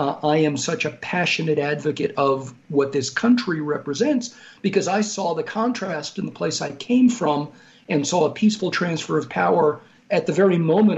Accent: Brazil; now in United States; Now, I'm an immigrant from Brazil, and at the time, Brazil was a military dictatorship.

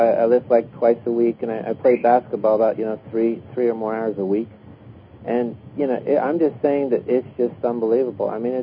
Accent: Florida, United States; I'm from Florida, and I was calling in because earlier you were talking about the nuclear receptors.

